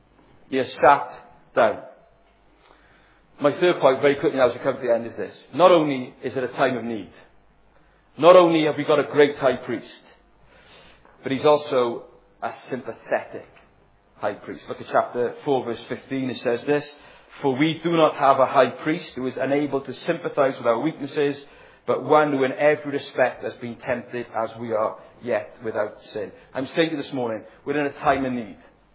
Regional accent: Ebbw Vale, Wales, United Kingdom; when I was growing up, I grew up in Evervale, and what a place

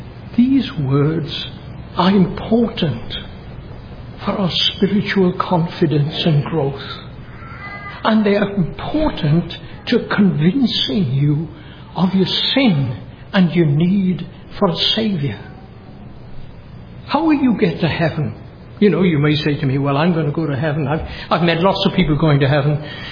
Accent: Wales, United Kingdom; I mean, I'm Welsh. My father was Welsh. My mother was Welsh. And we go back a long way.

